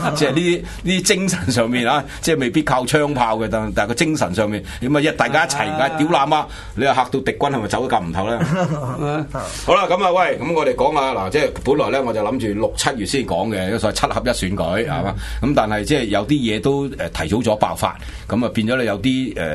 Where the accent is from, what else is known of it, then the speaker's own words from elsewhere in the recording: Shanghai, China; Cantonese is a second language; 上海话咧就都即系我系上海人啦